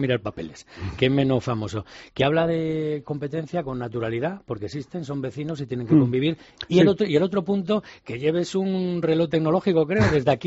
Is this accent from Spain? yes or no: yes; Spain; Los que somos de España, porque ya te digo que muchos nos escuchan fuera